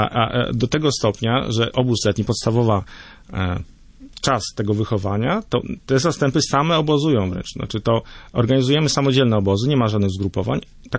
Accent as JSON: {"language": "Polish", "town": "Nałęczów", "region": "Lublin Voivodeship", "country": "Poland", "said": "ja pochodzę z dosyć niedużej miejscowości, to jest Nałęczów pod Lublinem"}